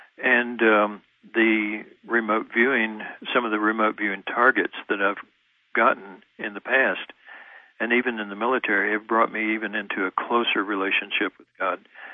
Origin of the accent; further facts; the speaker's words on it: Texas, United States; I was raised Baptist in East Texas, and you go to heaven or you go to hell, and that's it.